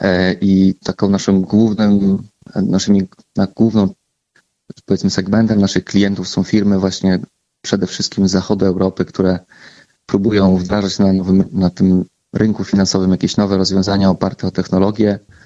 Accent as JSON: {"language": "Polish", "town": "Suwałki", "region": "Podlaskie Voivodeship", "country": "Poland", "said": "pochodzimy z Suwałk, czyli z tego regionu."}